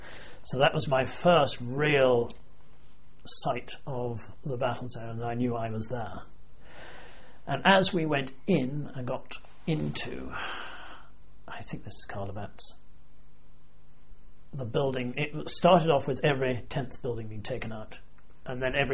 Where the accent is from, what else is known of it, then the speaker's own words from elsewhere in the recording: England, United Kingdom; that I'm an Englishman and nobody's going to touch me.